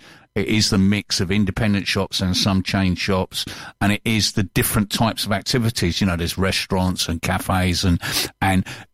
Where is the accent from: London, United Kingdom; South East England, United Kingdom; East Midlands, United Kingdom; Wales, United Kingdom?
London, United Kingdom; Because I'm a Londoner.